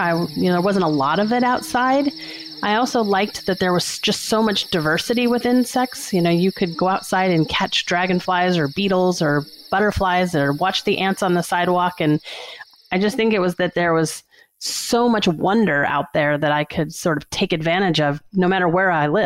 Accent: New Orleans, Louisiana, United States; born or raised there

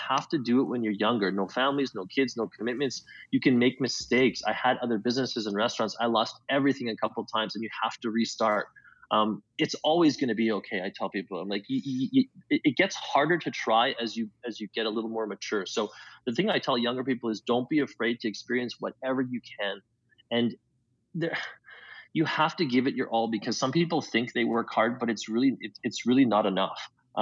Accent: Canada; as a Canadian basketball player, you always kind of, you grew up watching those games on TSN

